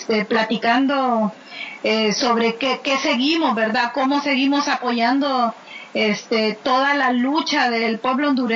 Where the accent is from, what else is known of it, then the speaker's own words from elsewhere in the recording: El Salvador; pues somos de El Salvador